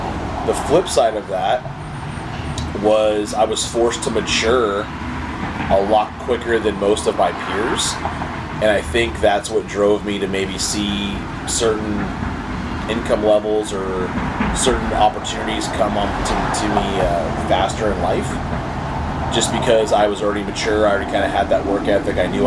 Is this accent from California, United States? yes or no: yes; Sacramento, California, United States; obviously, I was raised in California. You know, shout out to Sacramento, which is where I was raised. I grew up in a very lower middle class family.